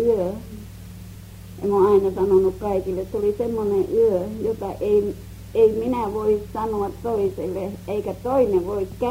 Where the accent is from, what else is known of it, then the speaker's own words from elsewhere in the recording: Oulainen, North Ostrobothnia, Finland; moved away; Minä oon Oulaisista.